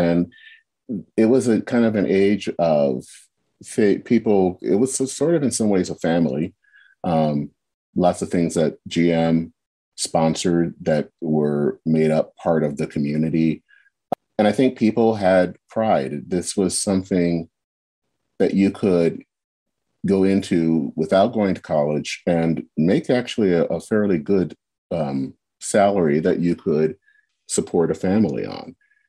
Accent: Flint, Michigan, United States; Yes, I was born and raised in Flint. Both my parents were auto workers, so that meant that they were both members of the United Auto Workers.

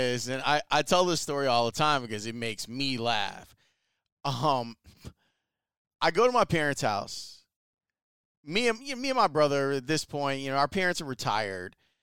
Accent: Chicago, Illinois, United States; We grew up in Roseland, okay?

